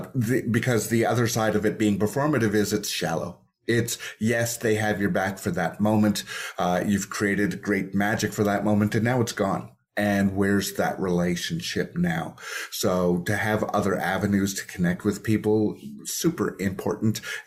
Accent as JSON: {"language": "English", "town": "Toronto", "region": "Ontario", "country": "Canada", "tie": "born or raised there", "said": "I did it in my hometown, which Toronto, and that was lovely."}